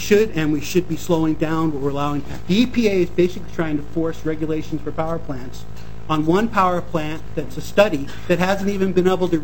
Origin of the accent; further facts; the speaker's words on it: New England, United States; So I grew up in New England, and I remember back when I was a little kid that in the 70s, I was going out and shoveling 20 and 30-inch snowfalls.